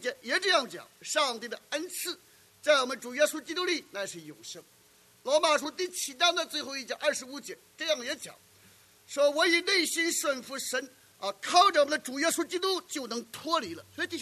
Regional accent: China; 我们中国人讲你的良心哪里去了

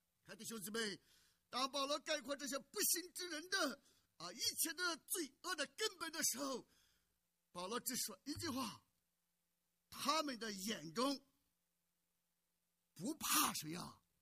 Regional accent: China; 或者我们中国人讲招惹什么天怒，天网恢恢啊

